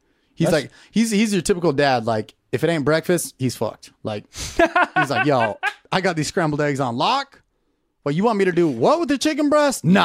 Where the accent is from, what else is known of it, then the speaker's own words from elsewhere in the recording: Camarillo, California, United States; So I grew up in Camarillo, California